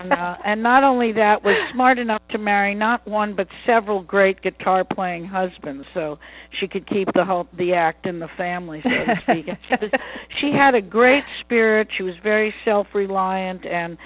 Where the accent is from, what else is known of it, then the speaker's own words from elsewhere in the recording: New York City, New York, United States; My start, well, I grew up in Greenwich Village and was surrounded by what I now jokingly call the folk scare of the early 60s.